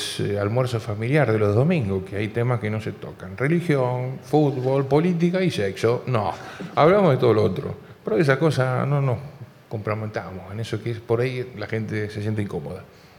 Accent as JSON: {"language": "Spanish", "town": "Rosario", "region": "Santa Fe", "country": "Argentina", "said": "soy de Rosario"}